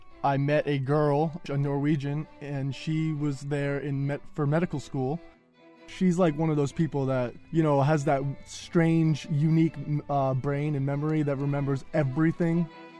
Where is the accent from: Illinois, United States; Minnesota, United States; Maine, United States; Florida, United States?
Maine, United States; Auburn; I'm from Auburn, Maine, and I went to Edward Little High School.